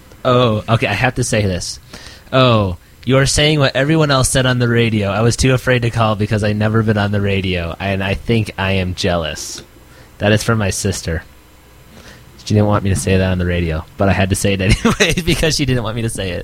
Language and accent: English; Michigan, United States; born there; moved away; I was born in Michigan, then moved out here.